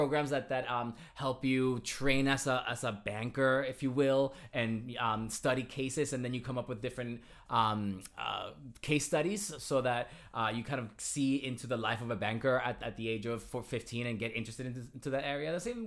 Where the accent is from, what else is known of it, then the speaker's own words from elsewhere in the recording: Puerto Rico; also born or lived in Carolina; So I was born and raised in Puerto Rico.